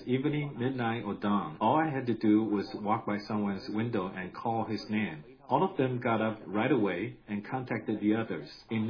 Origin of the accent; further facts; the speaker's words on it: Henan, China; I received a letter from my brother-in-law who lived in my hometown of Henan.